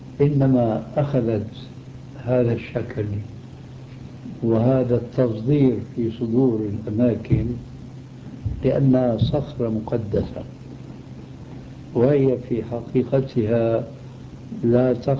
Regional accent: Damascus, Damascus Governorate, Syria; دمشقي آني

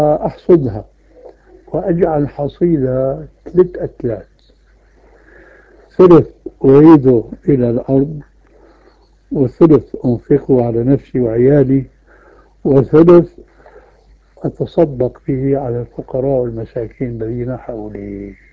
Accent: Syria; عندنا في سوريا

